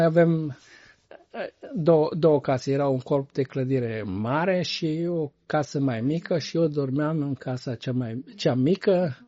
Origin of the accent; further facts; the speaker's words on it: Dudeștii Vechi, Timiș County, Romania; Deci eu sunt din Dudești Vechi, atunci se numea Beșinova Veche. Au dus 87 de familii, au fost deportate, este un sat de bulgari, deci la vremea respectivă erau chiar numai bulgari